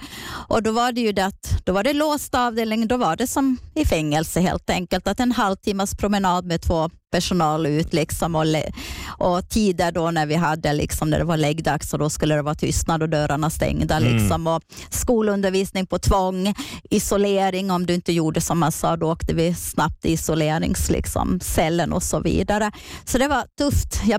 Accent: southern Sweden, Sweden; Ja, som sagt, jag är uppvuxen, född i södra Sverige.

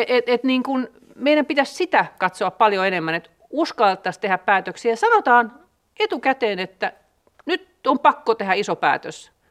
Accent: Helsinki, Uusimaa, Finland; Mä oon ihan helsinkiläinen. Mä oon parisalkainen helsinkiläinen

